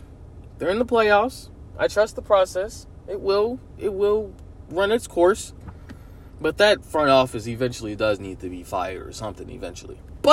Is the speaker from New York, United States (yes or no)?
no; Chicago, Illinois, United States; I'm from Chicago, so I don't give a fuck about what anybody else says. This is a Chi-Town pod. I am a product of Chicago.